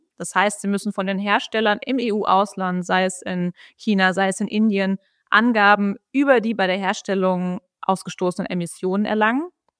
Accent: Munich, Bavaria, Germany; now in Düsseldorf, Germany; Ich komme eigentlich aus dem Süden tatsächlich, aus München, aber mich hat es nach Düsseldorf verschlagen.

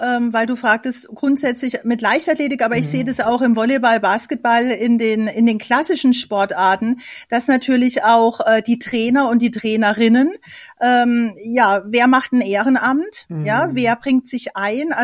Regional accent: Karlsruhe, Baden-Württemberg, Germany; also ich komme ja aus Karlsruhe

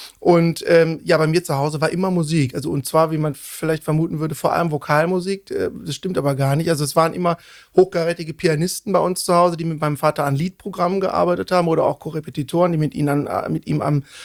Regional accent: Cologne, North Rhine-Westphalia, Germany; also born or lived in Bonn; ich bin in Köln seit meinem dritten Lebensjahr aufgewachsen und habe auch die meiste Zeit bis auf ein paar Exkurse meines Lebens bisher hier verbracht.

